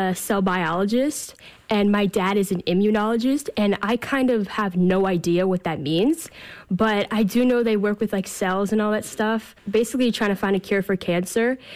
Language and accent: English; United States; born there; Yeah, I was born in this country, but I kind of wish I was born in Russia.